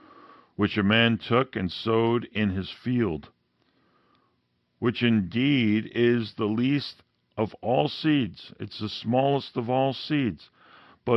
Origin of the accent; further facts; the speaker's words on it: Queens, New York, United States; just because I'm a kid from Queens that had concrete around me all the time, I can still understand this.